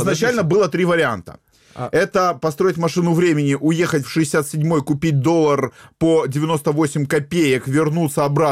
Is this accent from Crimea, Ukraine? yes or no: yes; Simferopol, Crimea, Ukraine; я из Симферополя ничего не могу сказать